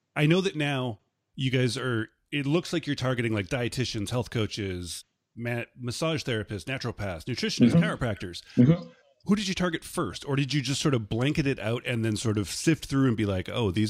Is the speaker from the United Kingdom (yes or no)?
no; Canada; I'm Canadian